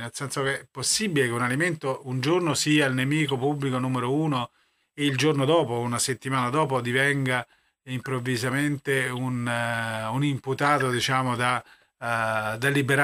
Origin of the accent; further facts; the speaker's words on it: Rome, Lazio, Italy; da romano non posso non amarla